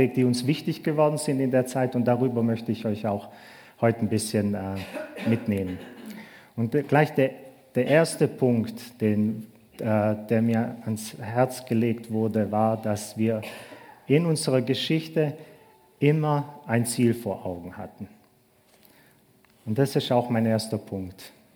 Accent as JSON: {"language": "German", "town": "Bad Urach", "region": "Baden-Württemberg", "country": "Germany", "tie": "born or raised there", "also_born_or_lived": "Croatia", "said": "ich bin in Kroatien zwar geboren, aber in Deutschland aufgewachsen, in Bad Urach, wenn das jemand kennt."}